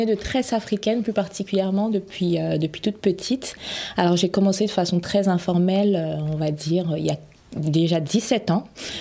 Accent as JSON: {"language": "French", "country": "Cameroon", "moved": "yes", "lives_now": "France", "said": "moi je suis originaire du Cameroun, donc ensuite je suis arrivée en France et je ne trouvais personne pour me le faire."}